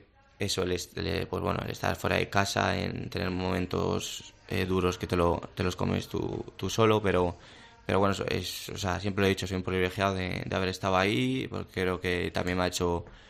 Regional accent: Soto la Marina, Cantabria, Spain; tenía una vida de estar en Soto la Marina, mi pueblo, casi cada tarde con mis amigos

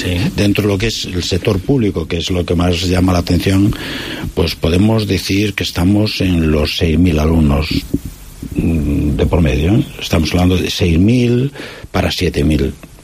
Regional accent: Maceda, Galicia, Spain; que es un motivo de orgullo, de ser macedano todavía con más fuerza y de agradecer a los vecinos de mi pueblo que me tengan en consideración

